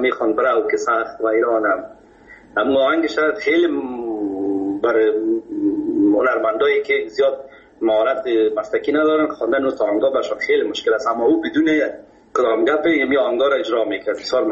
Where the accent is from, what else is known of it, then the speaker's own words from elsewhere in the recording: Kabul, Afghanistan; در فامیل که ما بزرگ شدیم ما از مردم خود کابل هستیم از شهر کونه کابل.